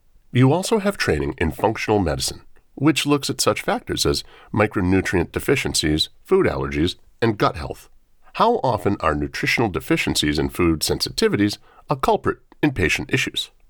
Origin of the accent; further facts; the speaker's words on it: Missouri, United States; Yes, I was born and raised in the Midwest. I miss the beautiful lakes and the fall season, and still have a tight group of close friends there